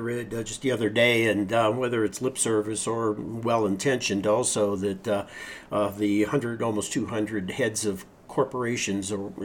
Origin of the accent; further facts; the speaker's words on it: Pennsylvania, United States; I grew up as a blue collar in the factory concept. I grew up near Pittsburgh, very much in my blood.